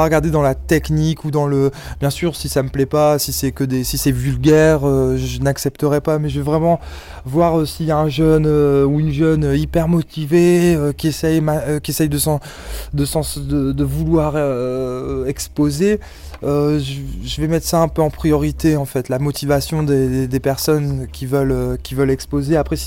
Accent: Roubaix, Hauts-de-France, France; moi je suis de Roubaix à la base

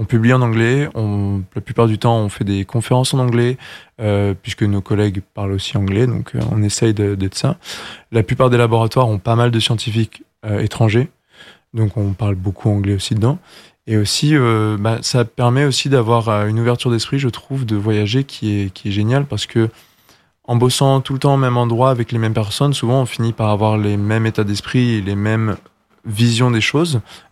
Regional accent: France; accent: French; Ils m'ont vu arriver avec mon petit accent français.

